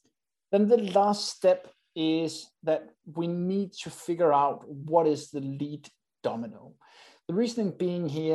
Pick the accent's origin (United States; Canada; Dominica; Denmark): Denmark; So first of all, I'm from Denmark, and here in Denmark, we got a rule